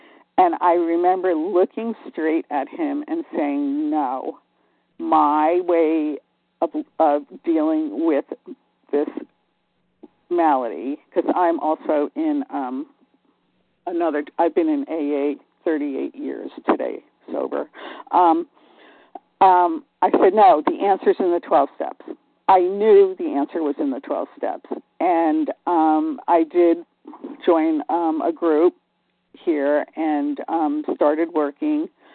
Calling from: Martha's Vineyard, Massachusetts, United States; Good morning. … from Martha's Vineyard, Massachusetts, and I am just so grateful for A Vision for You and for all of you.

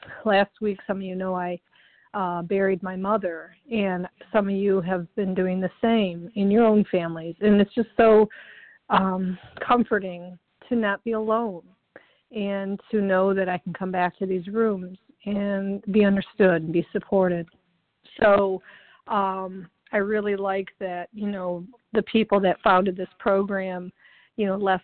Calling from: Ohio, United States; I am calling from Northwest Ohio, where we are awaiting the big blizzard.

